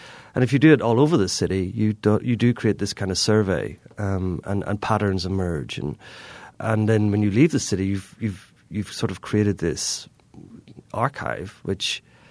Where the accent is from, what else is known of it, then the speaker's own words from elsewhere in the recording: Northern Ireland, United Kingdom; from growing up in Northern Ireland, we were always nervous about how outsiders represented my home.